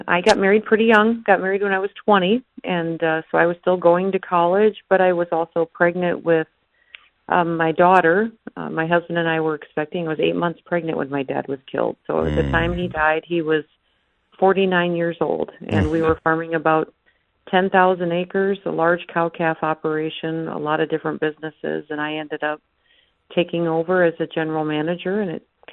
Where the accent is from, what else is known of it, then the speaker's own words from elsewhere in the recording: South Dakota, United States; growing up in the American West, on a ranch in South Dakota